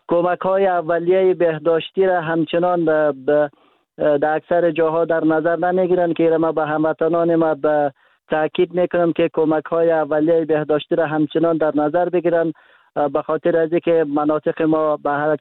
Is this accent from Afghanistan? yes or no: yes; Daykundi, Afghanistan; در ولایت مرکزی مثلا دایکندی ولایت ما به مراکز صحی نرسیدند